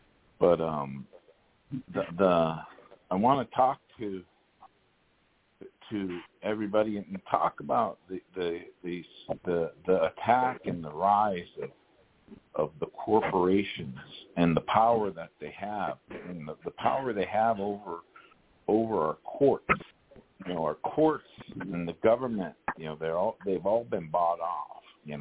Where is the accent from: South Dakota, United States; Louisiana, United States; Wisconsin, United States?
South Dakota, United States; Cheyenne River; On my mom's side, I'm Minikoji, and so I'm from Cheyenne River, born and raised there.